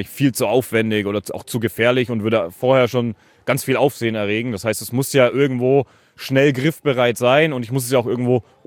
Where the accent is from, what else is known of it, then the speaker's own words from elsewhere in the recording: Baden-Württemberg, Germany; Aus dem Bodenseekreis